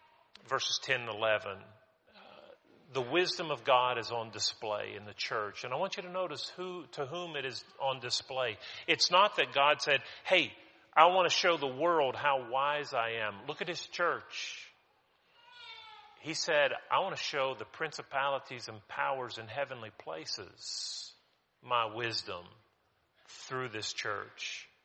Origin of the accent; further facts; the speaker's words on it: United States; You know, I'm an American. I'm a proud American.